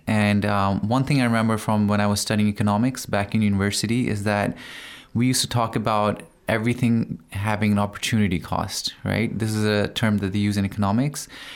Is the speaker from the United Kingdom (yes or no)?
no; Pakistan; now in Qom, Iran; I've lived in different parts of the world, but I'm originally from Pakistan, and I'm a student here in Qom, and I'm studying psychology here in Hawza.